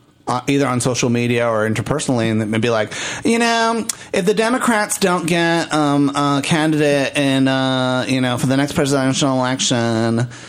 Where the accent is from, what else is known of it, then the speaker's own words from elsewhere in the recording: Puerto Rico; You know, I come from Puerto Rico. I've seen that already.